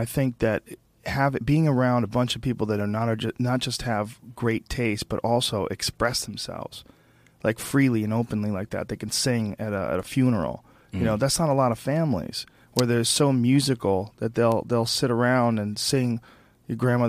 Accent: Boston, Massachusetts, United States; also born or lived in New Jersey; I was born in New Jersey, and I grew up in Boston.

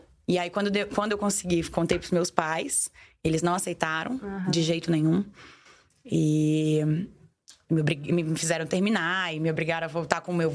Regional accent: Minas Gerais, Brazil; Eu sou mineira. Eu sei como é a cabeça do mineiro.

